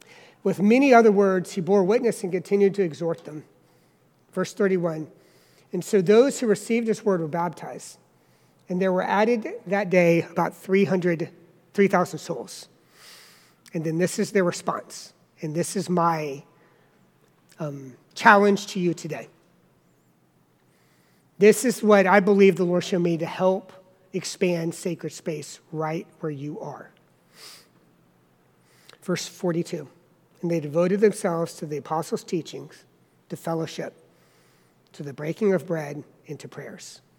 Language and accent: English; the South, United States; I'm from the South.